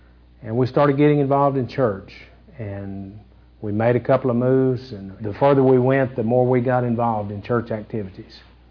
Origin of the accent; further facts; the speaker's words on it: Rising Star, Texas, United States; I was raised in Rising Star, Texas, a family of four. I have one brother. I was raised on a peanut farm.